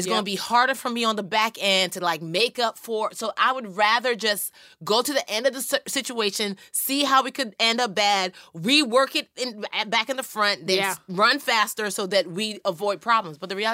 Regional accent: Nigeria; I'm a Nigerian girl. In fact, there's a pail of water on my head. There's a baby on my back.

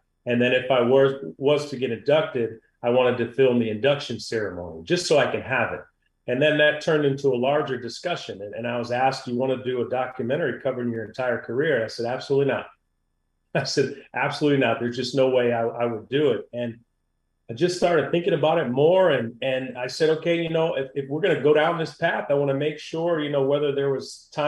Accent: Michigan, United States; also born or lived in New Jersey; And, you know, I was born in New Jersey. My grandmother has 14 kids. My mom has 13 brothers and sisters. We used to spend every summer in New Jersey at her house, and she was the big Yankee fan. So that's what made me fall in love with the Yankees. I grew up in Michigan

